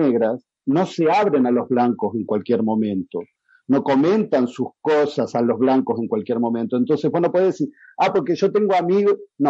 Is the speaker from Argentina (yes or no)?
yes; Argentina; para analizar nuestro propio racismo como argentino.